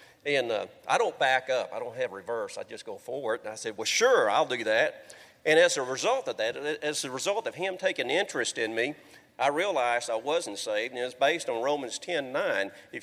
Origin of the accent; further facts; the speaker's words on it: United States; well, sure, you know, I'm American.